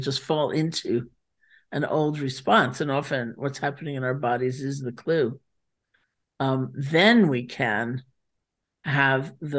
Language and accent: English; New York City, New York, United States; Like, I'm in New York City right now, and I grew up in New York City